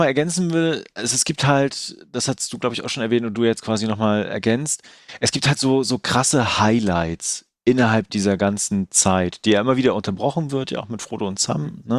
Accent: Mecklenburg-Vorpommern, Germany; Also wir haben ja hier in Mecklenburg, wo ich herkomme

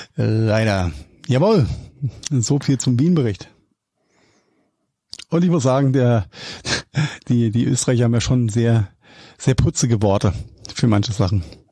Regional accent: Mainz, Rhineland-Palatinate, Germany

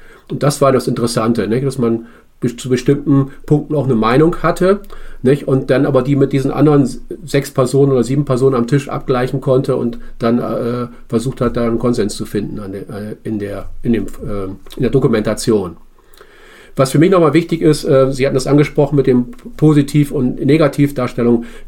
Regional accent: Bremen, Germany; ich komme aus Bremen

